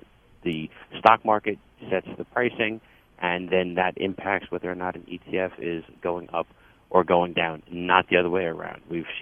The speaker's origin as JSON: {"language": "English", "region": "New York", "country": "United States", "said": "I'm a New Yorker, but I'm a Met fan"}